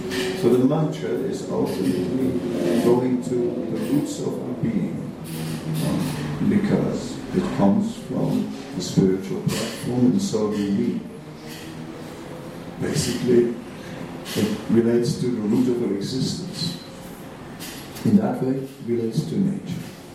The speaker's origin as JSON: {"language": "English", "town": "Amsterdam", "region": "North Holland", "country": "Netherlands", "said": "Because I'm Dutch, I'm from Amsterdam, the Kennedy City."}